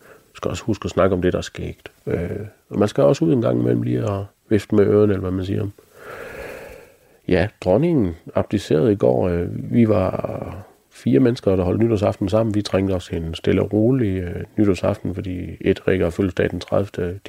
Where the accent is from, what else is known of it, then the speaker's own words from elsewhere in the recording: Jutland, Denmark; Jeg er jo jyde, så lige snart man kører over broen, så er man jo i København